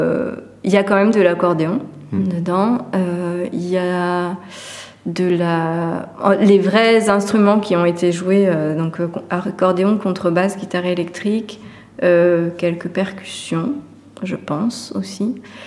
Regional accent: Pays de la Loire, France; Pourtant, c'est ma culture hein, native. Je suis vendéenne. Voilà, je suis née dans le Poitou.

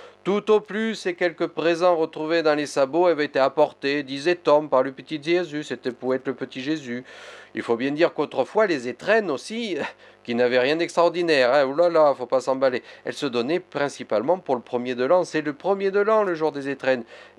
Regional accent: Nouvelle-Aquitaine, France; Et puis que dire, chez nous en Limousin des cadeaux?

